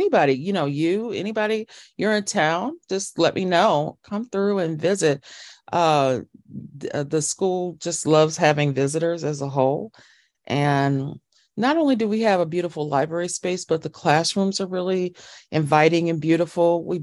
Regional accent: Chicago, Illinois, United States; But I'm originally from Chicago and born in Chicago and a child of two Chicago Public Schools teachers.

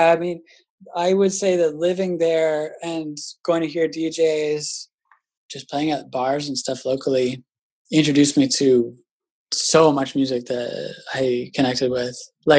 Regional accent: Toronto, Ontario, Canada; And I grew up downtown Toronto, which is like, as I said, like very, very diverse. You know, I grew up kind of in Koreatown.

